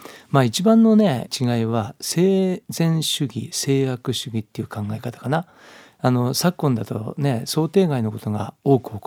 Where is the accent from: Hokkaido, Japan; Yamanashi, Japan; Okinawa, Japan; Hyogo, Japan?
Yamanashi, Japan; 私は山梨県の出身ですけども、全然そんな。